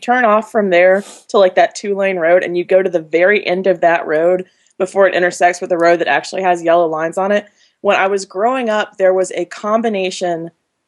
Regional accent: Knoxville, Tennessee, United States; this is not a diss because I'm from Knoxville.

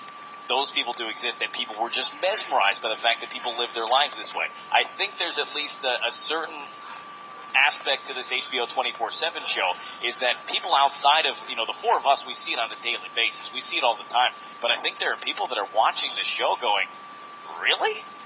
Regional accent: New Jersey, United States; I will begin this next statement by saying that I am from New Jersey, and I've seen the Jersey Shore, and I can't stand it.

